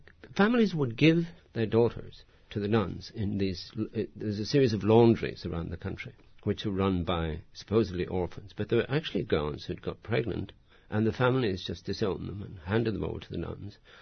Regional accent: Ireland; And of course, being Irish and being Catholic, I distrust this deeply.

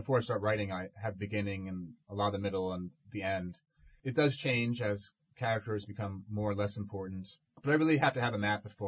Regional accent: Manhattan, New York, United States; I'm from Manhattan. I was a Manhattan snob. We're like a family of renters, and we moved all the time.

